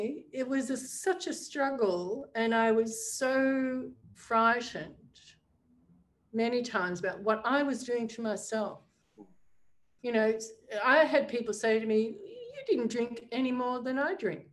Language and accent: English; Albury, New South Wales, Australia; back to my hometown at 44 with the drinking problem.